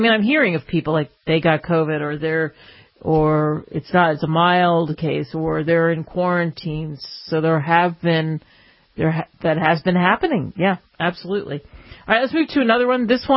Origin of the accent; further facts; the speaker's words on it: New Jersey, United States; is I'm from Jersey, Philly area, so … or all those Jersey bands, you just grow up with that around you.